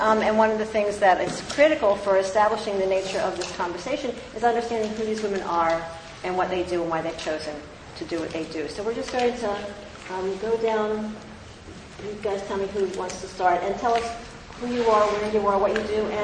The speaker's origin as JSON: {"language": "English", "town": "Baltimore", "region": "Maryland", "country": "United States", "said": "You know, I come from Baltimore, and right now we're preventing Baltimore from burning down."}